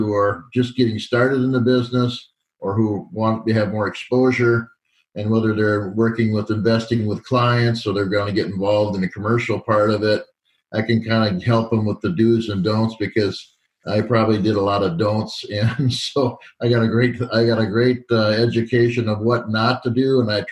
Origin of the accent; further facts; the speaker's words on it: Lakeville, Minnesota, United States; I'm from the Lakeville, Minnesota area.